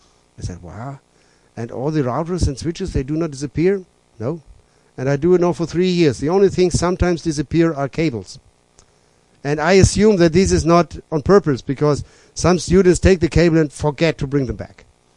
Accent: Germany; English is a second language; moved away as an adult; now in Norway; I know here in Norway, I come from Germany.

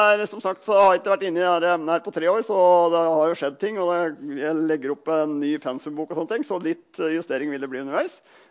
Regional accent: Gaupen, Innlandet, Norway; now in Hamar, Norway; Jeg bor I øyeblikket på Hamar, derfor vikingskipet her. Men jeg kommer fra Gaupen.

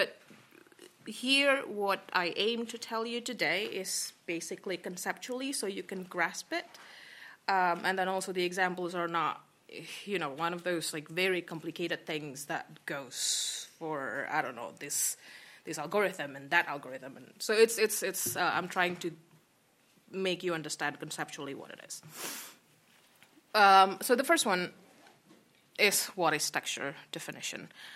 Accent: Indonesia; English is a second language; moved away as an adult; So I'm originally from Indonesia, and then I did my undergrad in computer science over there

